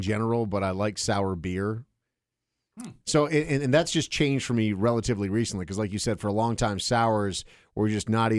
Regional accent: Minnesota, United States; Growing up in rural Minnesota, every winter would just kick you in the dick, and it would just be awful.

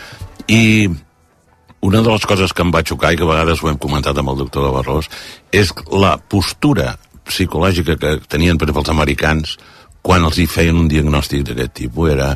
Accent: Puigcerdà, Catalonia, Spain; jo sóc de poble, jo sóc de Puigcerdà, i quan sortia d'escola els meus companys anaven a jugar a futbol

